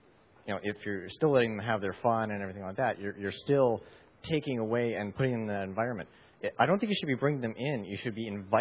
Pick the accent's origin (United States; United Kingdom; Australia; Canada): Canada; I'll start off with a caveat that I'm Canadian